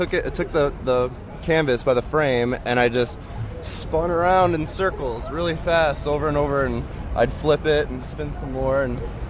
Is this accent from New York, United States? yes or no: no; San Francisco, California, United States; born there; I was born in California.